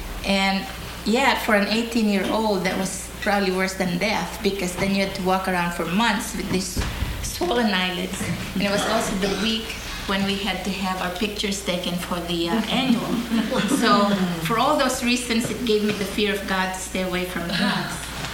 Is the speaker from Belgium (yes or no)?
no; Philippines; now in United States; So I went to my home country, the Philippines, and studied traditional Chinese medicine.